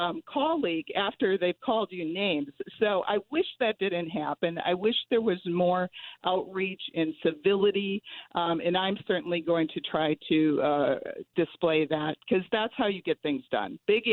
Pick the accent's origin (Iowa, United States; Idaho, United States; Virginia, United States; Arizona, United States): Arizona, United States; Well, certainly, since I'm from Arizona, one of my top priorities is securing the border and securing our nation.